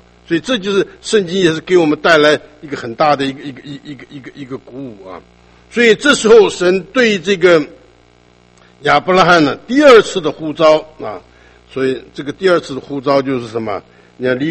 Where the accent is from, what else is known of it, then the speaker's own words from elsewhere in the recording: China; 你看这个违反我们中国人孝道，叫恨父母啊！